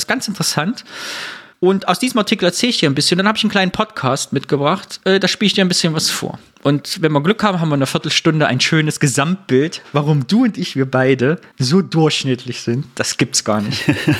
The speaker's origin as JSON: {"language": "German", "region": "East Germany", "country": "Germany", "said": "Wir kommen ja beide aus dem Osten, wohnen jetzt beide im Westen, wie man so sagt."}